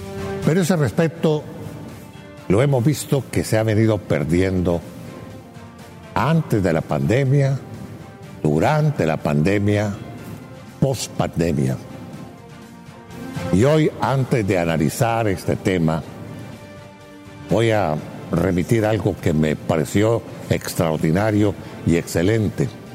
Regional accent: Honduras; Y aquí nos incluimos a nosotros como sociedad hondureña.

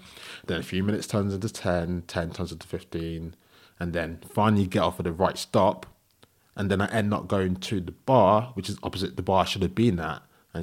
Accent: London, United Kingdom; I think obviously growing up in London, it's easier. I spent a lot of time outside of London because of school and uni

